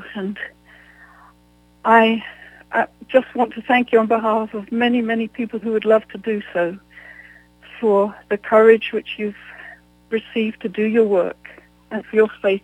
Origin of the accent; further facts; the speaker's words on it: England, United Kingdom; didn't want to leave my home country of England.